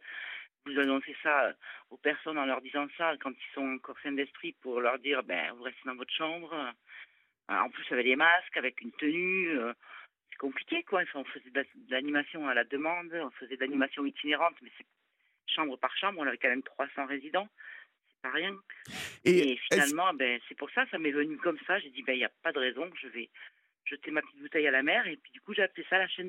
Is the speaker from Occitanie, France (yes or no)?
yes; Toulouse, Occitanie, France; now in Reims, France; Alors, je suis à la base, je suis toulousaine, et oui. J'habite Reims.